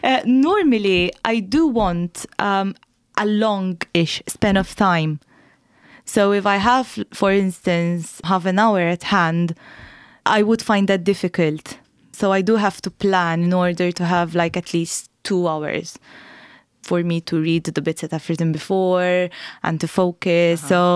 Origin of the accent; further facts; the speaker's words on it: Malta; first language Maltese; English is a second language; So I wanted to write in Maltese because that's my mother tongue and I feel most confident writing in Maltese.